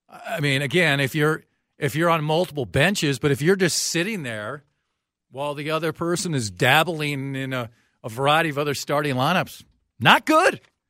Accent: Oconomowoc, Wisconsin, United States; I'm from Oconomowoc. Also known as the 5-0 town.

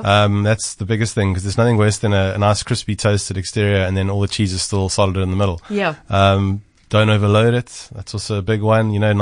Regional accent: Durban, KwaZulu-Natal, South Africa; I grew up in Durban

